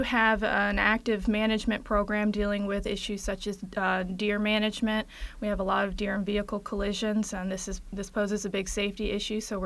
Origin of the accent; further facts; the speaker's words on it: Chantilly, Virginia, United States; Well, I'm a Fairfax County native. I was born and raised here in Chantilly, and where I attended Chantilly High School.